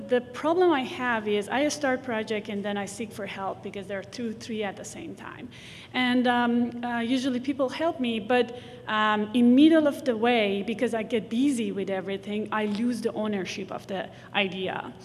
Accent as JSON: {"language": "English", "country": "Iran", "tie": "born or raised there", "said": "because I grew up in Iran, and you know this is meaningful to me"}